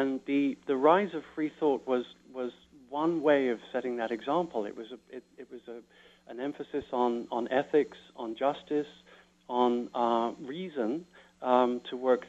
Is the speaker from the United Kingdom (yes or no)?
yes; London, United Kingdom; when I was growing up in London in the 60s